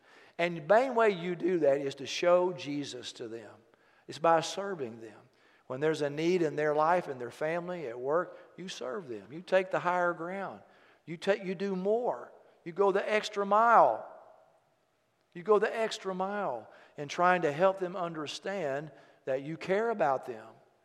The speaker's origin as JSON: {"language": "English", "town": "Euless", "region": "Texas", "country": "United States", "tie": "born or raised there", "said": "I said, well, I grew up in Euless."}